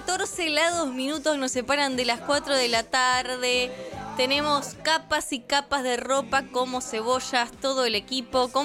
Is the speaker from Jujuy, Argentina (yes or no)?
no; Oriente, Buenos Aires Province, Argentina; Que es mi pueblo no natal, porque no nací allí, pero donde he crecido y me he desarrollado en gran parte como persona.